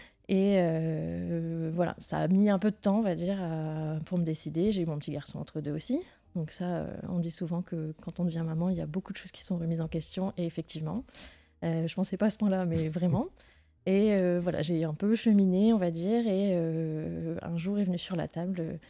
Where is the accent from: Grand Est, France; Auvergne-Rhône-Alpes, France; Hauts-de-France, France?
Hauts-de-France, France; Dunkirk; Moi, je suis originaire de Dunkerque, sur la côte. Je suis venue, on va dire, dans la métropole lilloise.